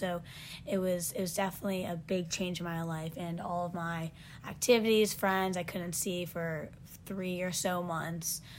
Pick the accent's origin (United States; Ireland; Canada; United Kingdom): United States; Montclair, New Jersey; I am from Montclair, New Jersey, and currently I'm a freshman at Northeastern University.